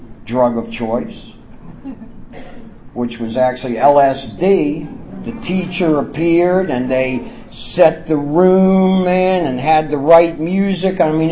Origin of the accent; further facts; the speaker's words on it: Baltimore, Maryland, United States; I'm from Central Maryland area. It's where I got clean. I'm from Baltimore originally, but I got clean in Central Maryland.